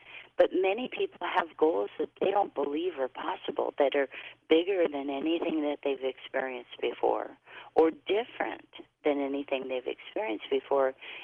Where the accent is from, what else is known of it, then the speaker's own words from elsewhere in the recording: Hawaii, United States; I was born and raised in Hawaii.